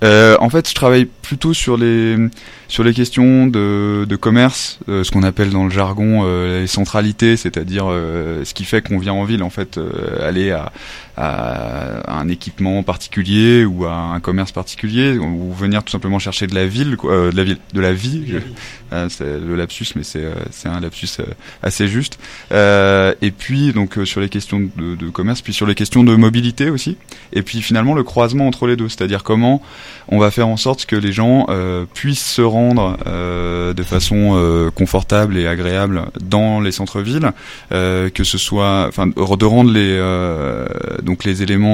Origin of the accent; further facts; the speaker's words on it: Saint-Étienne, Auvergne-Rhône-Alpes, France; now in Paris, France; moi aussi j'ai grandi à Saint-Étienne, mais aujourd'hui j'ai aussi émigré à Paris.